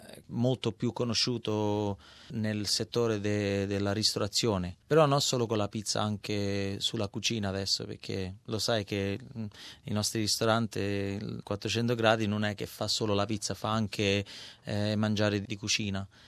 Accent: Australia; perché sono australiano, allora australiano, genitori italiani, allora per me c'ho due tradizioni nel mio sangue che sono orgoglioso, sia l'italiano sia

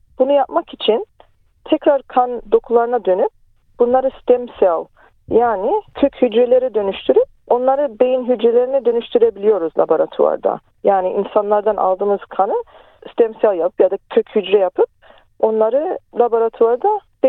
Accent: Melbourne, Victoria, Australia; Ben 80'li yıllarda Melbourne'da doğdum ve büyüdüm. Annem ve babam 70'li yıllarda Kuzey Kıbrıs'tan buraya göç ettiler.

